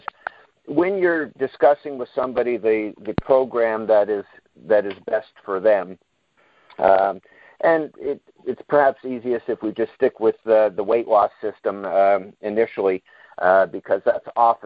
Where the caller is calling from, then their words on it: Peterborough, Ontario, Canada; I am calling in from Peterborough, Ontario